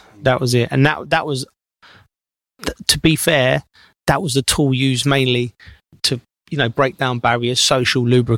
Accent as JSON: {"language": "English", "region": "England", "country": "United Kingdom", "said": "as an Englishman"}